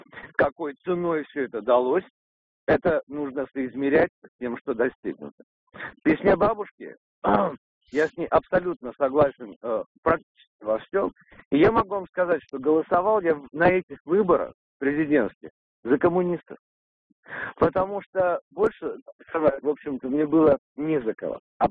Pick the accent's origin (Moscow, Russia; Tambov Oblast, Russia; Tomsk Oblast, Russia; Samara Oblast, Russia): Moscow, Russia; Мне 42 года, я москвич